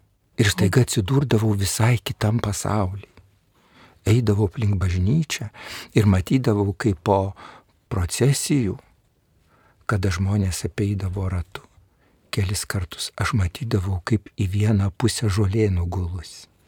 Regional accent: Vievis, Vilnius County, Lithuania; Aš užaugau Vievyje, tiesiai prieš bažnyčią.

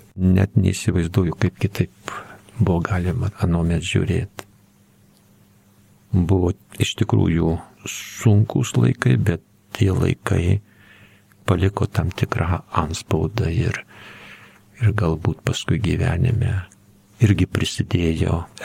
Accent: Gudoniai, Alytus County, Lithuania; accent: Dzūkian; Mano vaikystė prabėgo Krikštonių parapijoje, Gudonių kaime.

